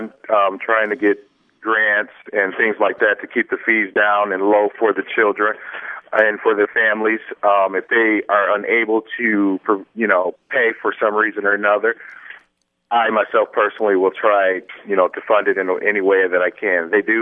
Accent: Lansing, Michigan, United States; I think I grew up here in Lansing, Michigan

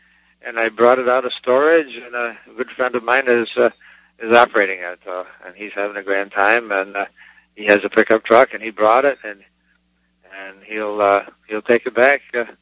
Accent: New York, United States; now in Fort Myers, United States; And I'm from New York State, and I come back in the summertime to... I grew up with the New York's canal system.

